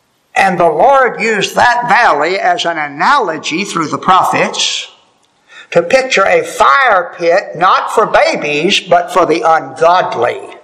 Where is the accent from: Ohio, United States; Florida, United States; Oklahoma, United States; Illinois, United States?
Florida, United States; I think about hurricanes where I grew up in Florida.